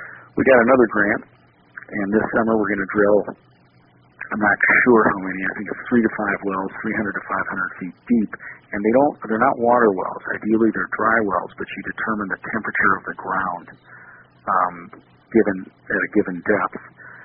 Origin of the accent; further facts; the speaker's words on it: Minnesota, United States; now in Salida, United States; and I'm from Minnesota, but I'd rather us keep our money locally